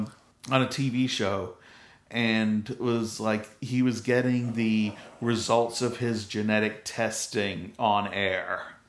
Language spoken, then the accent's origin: English; Scotland, United Kingdom; and I was like, well, I'm from Scotland, so Scottish.